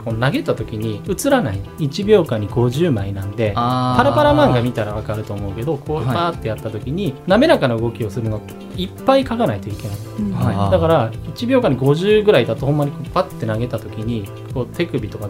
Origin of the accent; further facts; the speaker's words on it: Shikoku, Japan; now in Okayama, Japan; 岡山ではないんですけど、私は四国の出身で